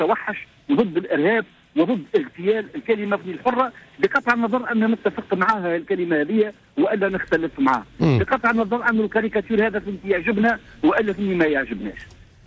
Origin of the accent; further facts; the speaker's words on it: Tunisia; أنا في كتونسي